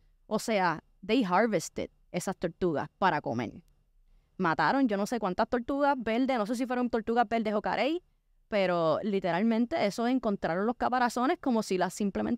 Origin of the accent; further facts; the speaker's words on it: Puerto Rico; Yo como puertorriqueña, siempre quiero estar apoyando el turismo local